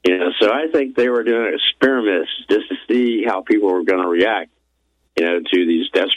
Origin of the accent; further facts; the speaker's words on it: Beaumont, Texas, United States; I'm from Beaumont, Texas, and so we went through Hurricane Rita, Harvey.